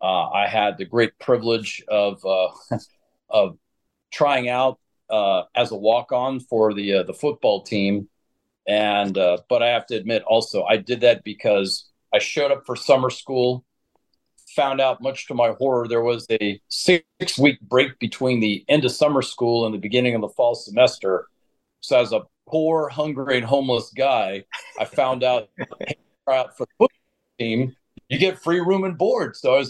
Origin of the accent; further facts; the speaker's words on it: Fort Bragg, North Carolina, United States; I'm an Army brat. I was born and raised on Fort Bragg, North Carolina.